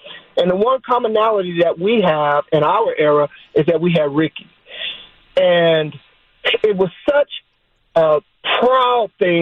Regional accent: Berkeley, California, United States; Well, I'm from the Bay. I was born and raised in Berkeley. We're connected to Oakland.

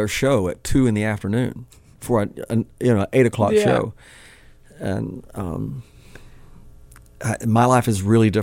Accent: Knoxville, Tennessee, United States; I've got four guys that I grew up with in Knoxville and in Union County, Tennessee.

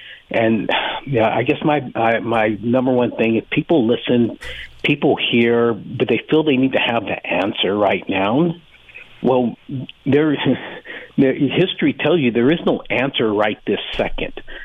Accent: San Jose, California, United States; also born or lived in Oakland / Richmond; back in the early 70s, where I grew up in San Jose, Oakland, Richmond area

